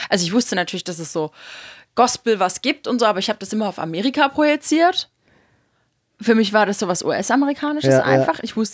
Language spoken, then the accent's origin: German; East Germany, Germany; born there; Ja, ich bin noch in der DDR geboren.